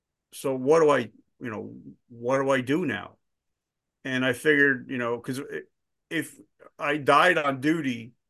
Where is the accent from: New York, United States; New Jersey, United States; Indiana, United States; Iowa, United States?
New Jersey, United States; because in New Jersey, I'm from Jersey, and on the highways, there's nothing but concrete pylons everywhere.